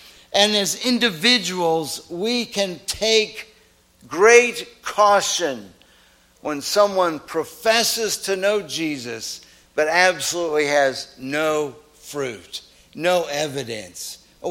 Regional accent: St. Petersburg, Florida, United States; As a kid growing up in St. Petersburg, Florida, on a regular basis, we went to the beach

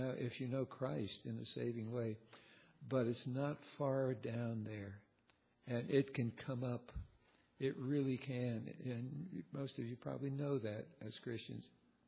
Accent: Morristown, United States; and I had an old beat-up car living over in Morristown, my hometown

